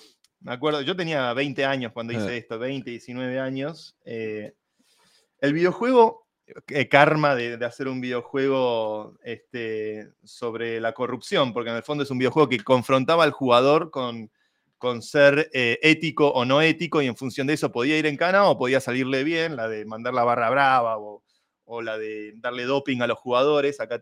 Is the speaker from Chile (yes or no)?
no; Argentina; lógicamente siendo yo argentino y fanático del fútbol